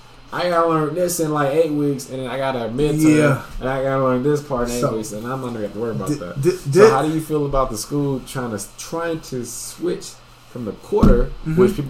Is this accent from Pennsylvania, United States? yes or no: no; New York, United States; My homie, I mean, we from the East Coast. You more than me, but I'm from New York.